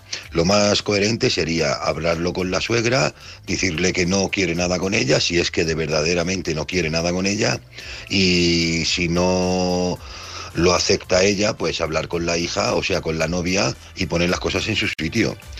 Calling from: Alicante, Valencian Community, Spain; de Alicante y quisiera opinar un poquito

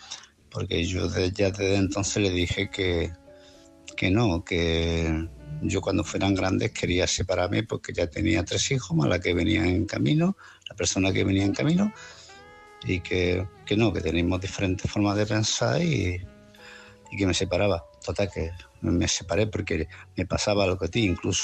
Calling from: Málaga, Andalusia, Spain; de Málaga.

